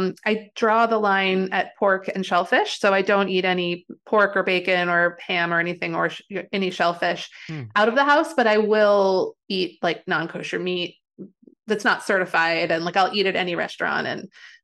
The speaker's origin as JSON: {"language": "English", "region": "Midwest", "country": "United States", "accent": "Midwestern", "said": "I have mostly lost my Midwestern accent along the way, but it comes out in certain words."}